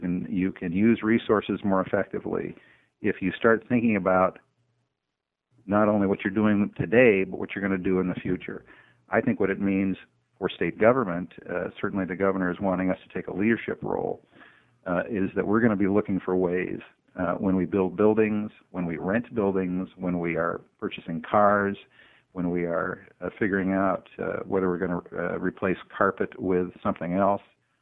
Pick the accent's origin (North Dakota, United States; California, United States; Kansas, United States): California, United States; Los Angeles; I grew up in the Los Angeles Basin in the 50s